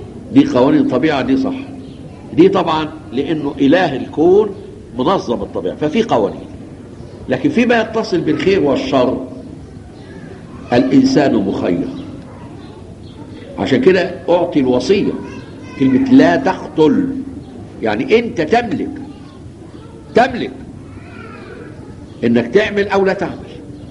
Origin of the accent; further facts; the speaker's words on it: Egypt; إحنا مصريين لونه قمحي،